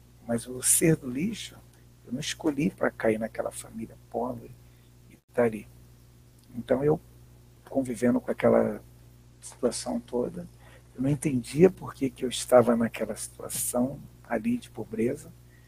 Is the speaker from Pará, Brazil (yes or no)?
no; Espírito Santo, Brazil; born there; eu sou nascido em Espírito Santo.